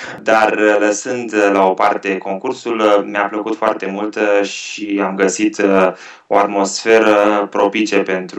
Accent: Romania; moved away; Eu sunt plecat din România de un pic peste 4 ani

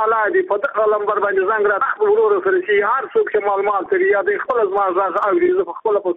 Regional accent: Badghis, Afghanistan; زه په خپله د بادغیس ولایت یم، د مقر د ولسوالۍ یم، د انډیډو د کلي یم.

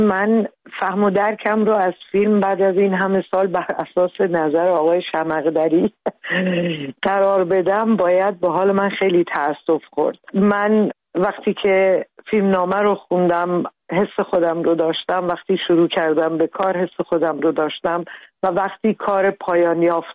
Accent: Iran; moved away as an adult; باید برای مدت از ایران بیرون می آمدیم

